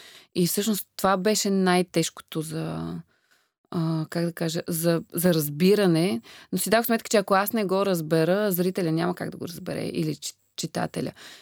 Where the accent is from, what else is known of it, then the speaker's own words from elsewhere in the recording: Plovdiv, Plovdiv Province, Bulgaria; аз съм израснала, нали, в Пловдив